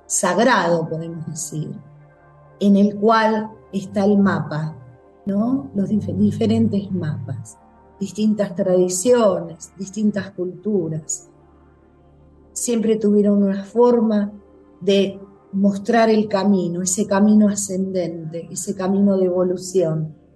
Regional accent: Buenos Aires, Argentina; now in Mar del Plata, Argentina; Yo vivo en Mar del Plata, soy porteña, pero vivo acá en Mar del Plata por ahora, voy a ir para otro lado en breve

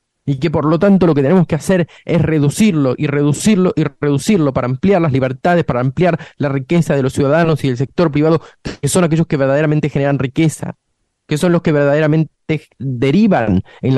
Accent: Argentina; qué es lo que nosotros tenemos que tomar conciencia como argentinos

